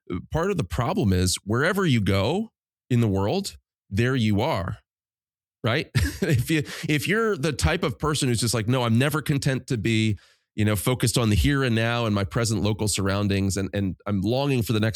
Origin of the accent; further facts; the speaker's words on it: United States; we as a culture, as American evangelicals in particular, have not been honest for a long time about our limitations.